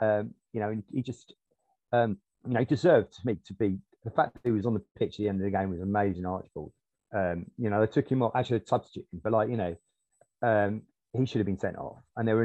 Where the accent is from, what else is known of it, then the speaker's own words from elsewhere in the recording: Wales, United Kingdom; That obviously, as a Welshman, you know